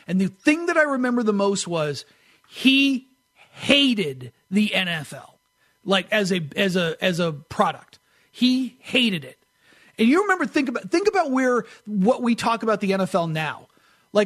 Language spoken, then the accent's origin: English; Northeast, United States; And I grew up in the Northeast, and it was the coldest I've ever been by a mile.